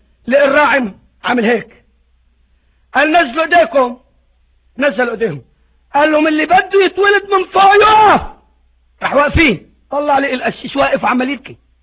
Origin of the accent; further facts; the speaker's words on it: Egypt; يا احنا عندنا في مصر بنسميه امير الوعاظ